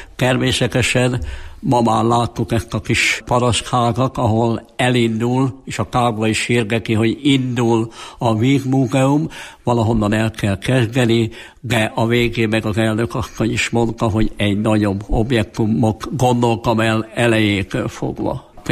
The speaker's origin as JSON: {"language": "Hungarian", "town": "Tolcsva", "region": "Borsod-Abaúj-Zemplén", "country": "Hungary", "tie": "born there", "said": "A kédulás tulajdonképpen akkor, hogy én tolcsvai születésű vagyok, az én édesapám volt itt több mint 40 évig"}